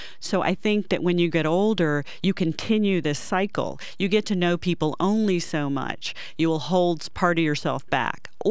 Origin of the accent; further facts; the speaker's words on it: Fort Benning, Georgia, United States; born there; also born or lived in North Carolina / Virginia / Germany; I was born in Fort Benning, Georgia, and then we moved every year until I was around 8 years old. We went to Georgia, North Carolina, Virginia, back to Georgia.